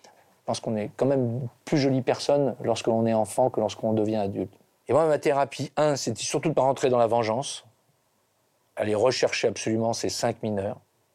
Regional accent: Cancale, Brittany, France; born there; je suis né à Cancale

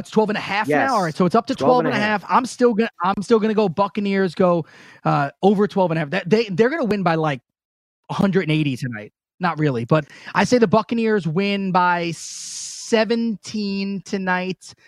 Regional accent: New York, United States; now I'm from New York, right? Like, I say this all the time that I'm supposed to hate everything about Boston and New England.

